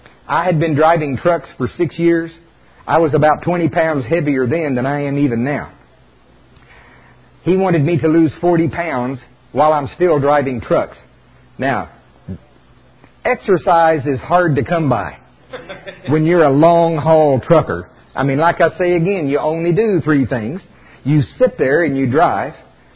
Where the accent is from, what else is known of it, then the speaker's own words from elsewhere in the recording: Oklahoma, United States; I'm from Oklahoma. We grow corn there.